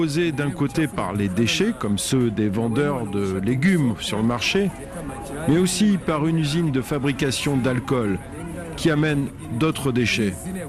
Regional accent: Mulambula, South Kivu, DR Congo; born there; je suis pêcheur. Je suis né en 1954 à Mulambula.

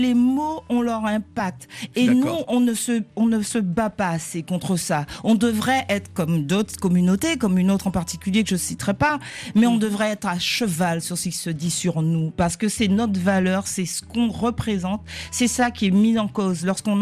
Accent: Antilles, France; Chez nous, aux Antilles, on a une expression comme ça.

